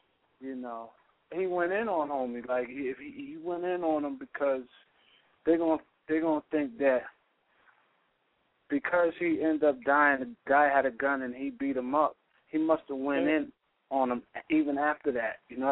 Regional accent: California, United States; I ain't from Jersey. I'm from Cali, just like everybody else calling in.

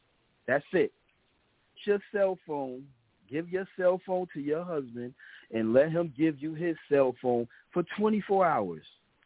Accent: Paterson, New Jersey, United States; I'm from Patterson. He was the king of Newark. I was the king of Patterson.

